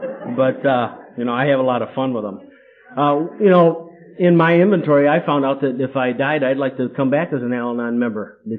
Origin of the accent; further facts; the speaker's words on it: Jackson, Michigan, United States; now in Ann Arbor, United States; I'm from Jackson, moved to Ypsilanti, now I live in Ann Arbor.